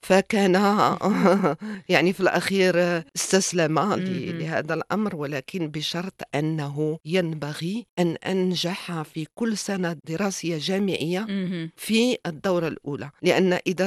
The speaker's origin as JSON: {"language": "Arabic", "town": "Tangier", "region": "Tanger-Tetouan-Al Hoceima", "country": "Morocco", "tie": "born or raised there", "said": "أنا ابنة طنجة كما ذكرت، وهذا هو الواقع. طنجة زددت فيها سنة بعد حصول المغرب على الاستقلال."}